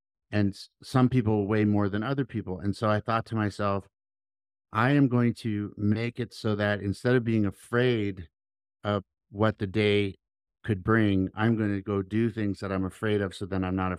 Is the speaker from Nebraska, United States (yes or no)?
no; Oakland, California, United States; And we grew up in Oakland, California, which is in the 80s. It was a dangerous place to be.